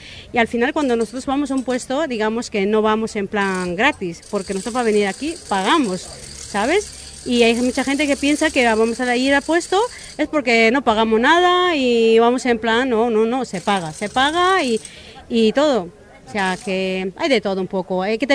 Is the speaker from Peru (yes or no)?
yes; Peru; Yo soy peruana